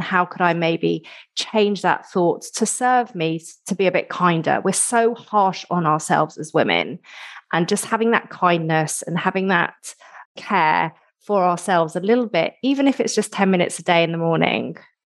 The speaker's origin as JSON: {"language": "English", "country": "United Kingdom", "said": "And as a British thing as well, we're often keeping a stiff upper lip."}